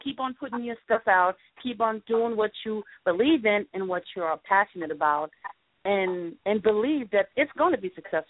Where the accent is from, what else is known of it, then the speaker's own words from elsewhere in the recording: Germany; I'm originally from Europe, from Germany, so I do have the connections over there, too.